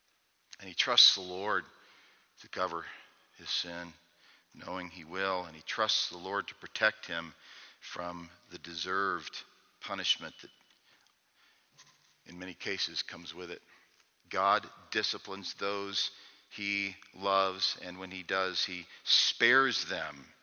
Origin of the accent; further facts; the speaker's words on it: Missouri, United States; Friends, I'm from Missouri. I know what it's like to attempt to persuade a Missouri mule.